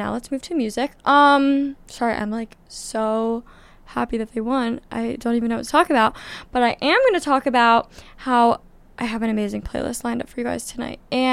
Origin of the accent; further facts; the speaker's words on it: Philadelphia, Pennsylvania, United States; The Eagles are in the Super Bowl, and I'm from Philly, so I am extremely hype.